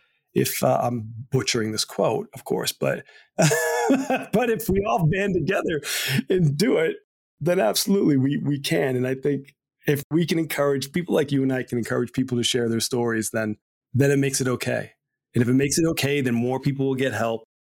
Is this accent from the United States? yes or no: no; Ireland; because I'm an Irishman